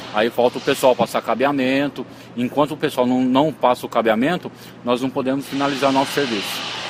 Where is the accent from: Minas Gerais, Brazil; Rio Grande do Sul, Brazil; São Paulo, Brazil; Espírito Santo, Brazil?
São Paulo, Brazil; Isso, nós somos de São Paulo, né?